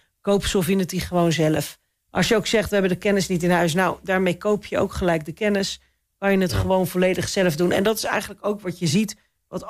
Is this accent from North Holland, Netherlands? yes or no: no; Rotterdam, South Holland, Netherlands; Ik kom uit Rotterdam, dus we zeggen altijd geen woorden, maar daden.